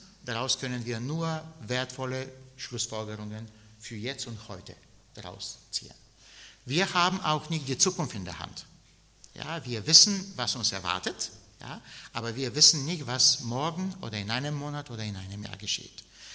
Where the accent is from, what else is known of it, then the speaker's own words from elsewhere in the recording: Bulgaria; Ich bin in Bulgarien aufgewachsen, mit Wanderungen in den Bergen.